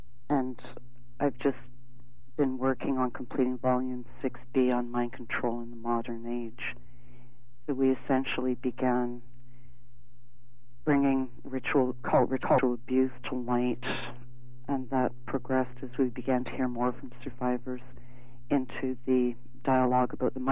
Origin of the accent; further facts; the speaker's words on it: Hamilton, Ontario, Canada; also born or lived in Toronto; and then spent the rest of my childhood and adolescence in Hamilton.